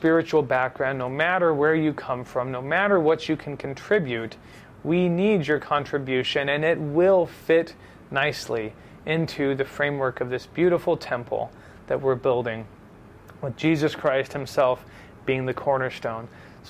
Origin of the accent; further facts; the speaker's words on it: United States; I'm obviously an American